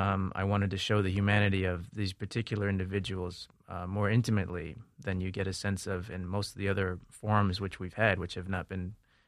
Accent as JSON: {"language": "English", "town": "New York City", "region": "New York", "country": "United States", "tie": "born or raised there", "said": "Although I grew up in New York City, I'm from East 4th Street. My father's from Kashmir."}